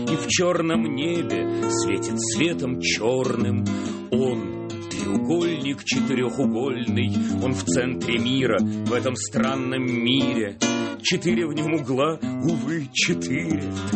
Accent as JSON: {"language": "Russian", "country": "Russia", "tie": "born or raised there", "said": "я родился в России, я здесь прожил всю жизнь, и никуда покамест, во всяком случае, отсюда деваться я не собираюсь. Это моя страна и мой язык."}